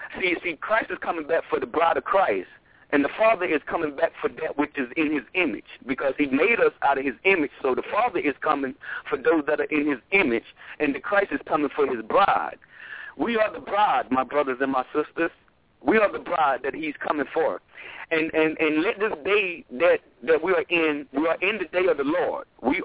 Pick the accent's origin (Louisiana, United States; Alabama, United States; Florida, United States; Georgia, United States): Georgia, United States; I'm 34 years of age, and I was born and raised in Georgia, and ever since I was born until the day I left Georgia, which was up to 2 years ago, Georgia has never had an earthquake.